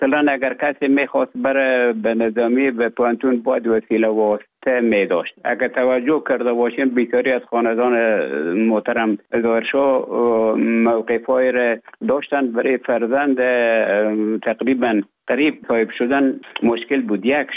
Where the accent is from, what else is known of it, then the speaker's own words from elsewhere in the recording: Afghanistan; moved away as an adult; now in Finland; طالب آمدن من در افغانستان بودم. بعد از ای که از افغانستان طالب آمدن به اوج گذاره محکمه که مشکل بود و آمدم به طرف های روسیه و از روسیه آمدم به ایجه به فنلاند.